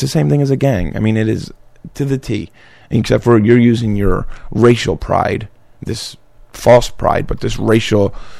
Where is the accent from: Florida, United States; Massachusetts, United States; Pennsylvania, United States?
Pennsylvania, United States; Philadelphia; now in Iowa, United States; I never cut a blade of grass until I moved to Iowa. You know, growing up in South Philly, there is no grass.